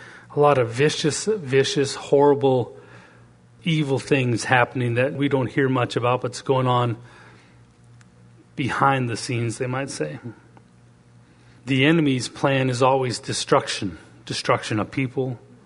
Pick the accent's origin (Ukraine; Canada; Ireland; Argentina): Canada; now in United States; I'm an American citizen, but I'm also a Canadian citizen. I'm proud of maple syrup and hockey and everything like that. Fries with gravy. I'm proud of anything Canadian.